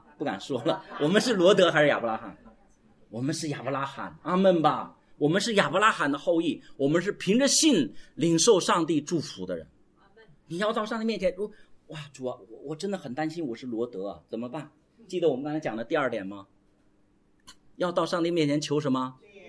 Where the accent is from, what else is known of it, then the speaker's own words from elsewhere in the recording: China; 所以我们中国人习惯打压教育